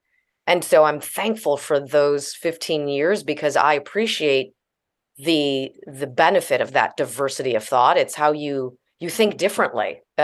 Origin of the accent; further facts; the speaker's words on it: Midwest, United States; I'm originally from the Midwest. I think it's just kind of part of the Midwestern values.